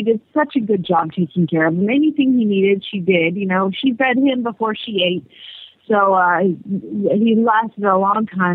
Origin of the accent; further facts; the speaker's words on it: Atlanta, Georgia, United States; So being the huge Atlanta Braves fan that I am, I was born and raised in Atlanta.